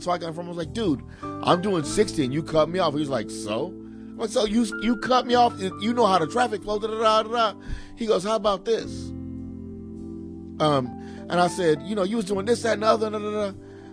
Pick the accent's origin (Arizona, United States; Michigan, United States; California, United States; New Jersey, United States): California, United States; Let me explain something. I'm from Southern California.